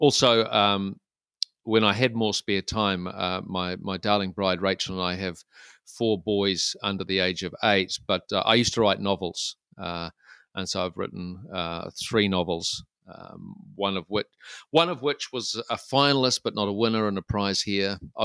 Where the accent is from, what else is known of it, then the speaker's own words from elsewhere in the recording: New Zealand; See, I'm a New Zealander. I'm always going to rush to consensus and politeness.